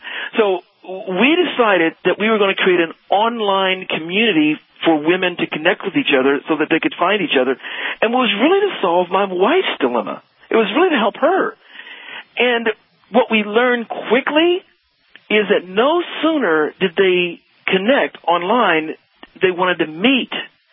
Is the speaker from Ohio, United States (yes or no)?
yes; Dayton, Ohio, United States; moved away as an adult; now in Dallas, United States; But 12 years ago, when we moved to Dallas from Dayton, Ohio, is where we were originally from, she was struggling.